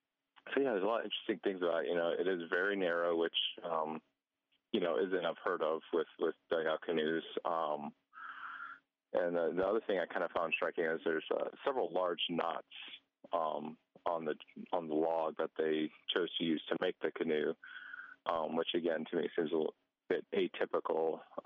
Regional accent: Naples, Florida, United States; Yeah, I mean, you know, I am from Naples, Florida. I was born and raised there.

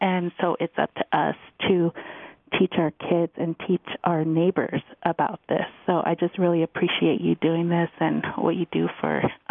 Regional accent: California, United States; because I'm half Taos Pueblo, and I was like, oh, my gosh, I grew up in California, and, you know, I come home to Taos to participate in our cultural doings and stuff.

